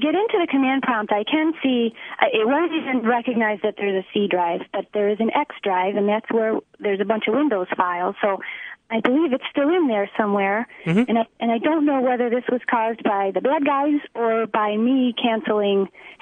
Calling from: Rochester, United States; I'm calling from Rochester.

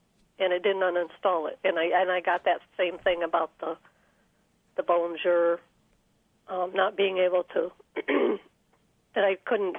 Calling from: Webster, New York, United States; Yes, Webster.

